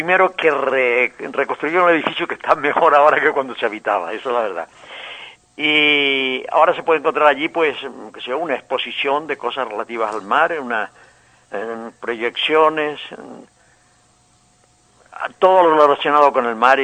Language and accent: Spanish; Fuencaliente, Canary Islands, Spain; en Fuencaliente, que es mi pueblo natal.